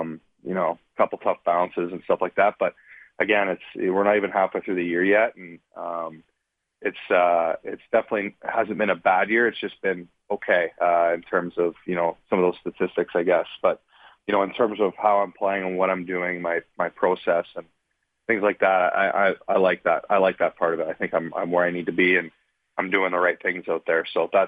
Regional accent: Ontario, Canada; I'm from Ontario. I'm so close to here

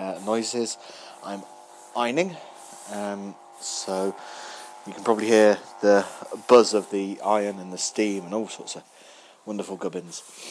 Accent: East Midlands, United Kingdom; I grew up in Leicestershire, I went to a nursery special school. So it's one called South Lodge in Leicestershire

